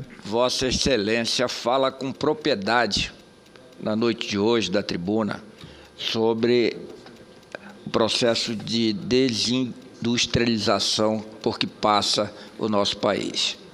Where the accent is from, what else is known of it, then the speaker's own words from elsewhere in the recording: Brazil; nós todos somos brasileiros. Nós queremos esse Brasil avançando